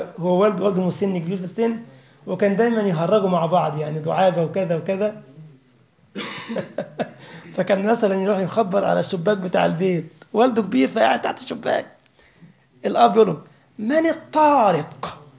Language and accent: Arabic; Egypt; يعني ده موجود عندنا في مصر في منطقة اسمها مرسى مطروح